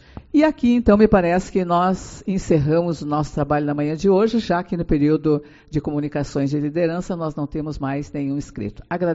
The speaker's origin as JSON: {"language": "Portuguese", "region": "Rio Grande do Sul", "country": "Brazil", "said": "Nós temos que, enquanto gaúchos, reconhecer este amor"}